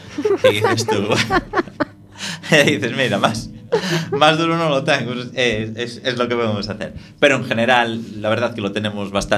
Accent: Lugo, Galicia, Spain; Ya te dicen, que yo soy de Lugo y entiendo, cuidadín.

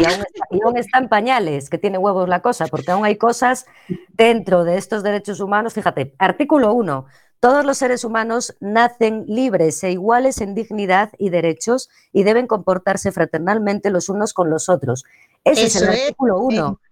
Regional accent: Marín, Galicia, Spain; Y luego, Andrea Núñez, de Marín, de mi tierra.

